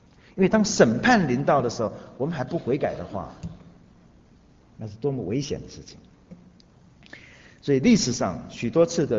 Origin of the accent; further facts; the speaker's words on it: China; 问题也不是我们中国人